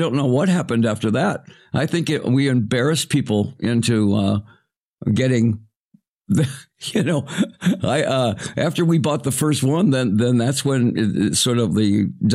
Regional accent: Arizona, United States; Well, yeah, I was a kid from Arizona.

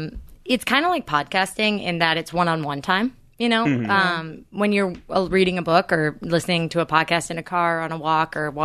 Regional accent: Burlingame, California, United States; But so for me personally, I grew up in the Bay Area, which is a historically very liberal place. You know, I grew up in Burlingame

